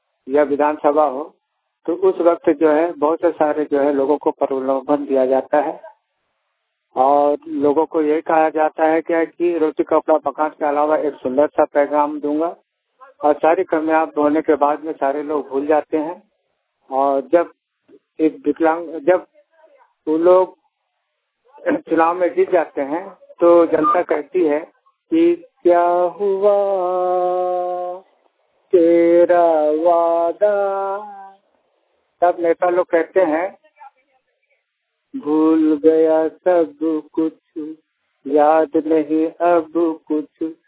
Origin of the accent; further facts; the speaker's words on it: Jadugora, Jharkhand, India; मैं जादूगढ़ का ही रहने वाला हूँ।